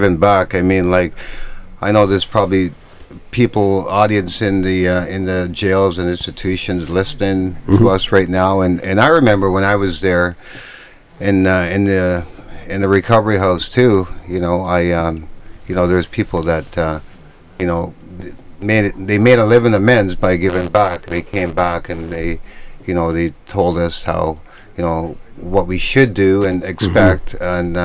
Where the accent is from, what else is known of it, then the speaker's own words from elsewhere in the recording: Brampton, Ontario, Canada; I'm from Brampton. I'm not scared to say that. Mm-hmm. I'm from Brampton. I go back to Brampton, you know, every 3 months